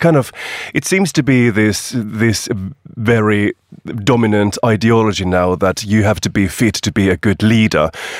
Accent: Finland; English is a second language; my home country, Finland

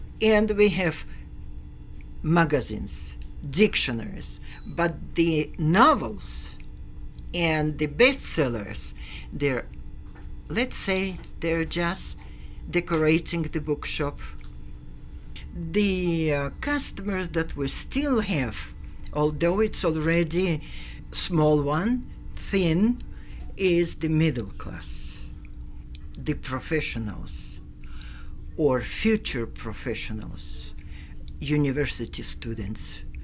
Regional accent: Germany; English is a second language; now in Caracas, Venezuela; I'm coming from Germany.

